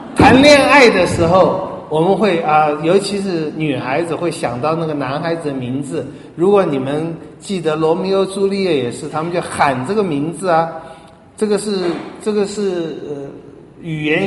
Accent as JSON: {"language": "Chinese", "country": "China", "said": "这一点我们中国人也有点懂"}